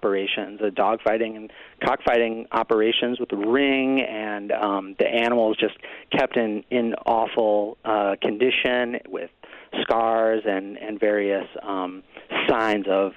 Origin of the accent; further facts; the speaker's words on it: Illinois, United States; I grew up in Central Illinois. My family, it's Cubs people.